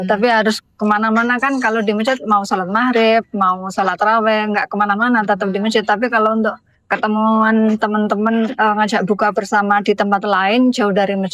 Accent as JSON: {"language": "Indonesian", "town": "Malang", "region": "East Java", "country": "Indonesia", "tie": "born or raised there", "lives_now": "Hong Kong", "said": "Saya asli Malang, Pindad."}